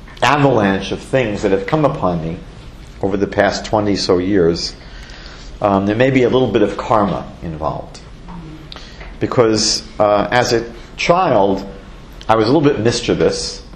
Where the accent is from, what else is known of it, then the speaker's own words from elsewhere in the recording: New York, United States; I'm from New York. We have quite a few that are 20 times bigger.